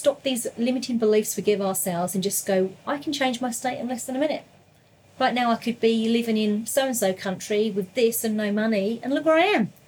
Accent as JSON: {"language": "English", "region": "England", "country": "United Kingdom", "tie": "born or raised there", "said": "and I grew up in England."}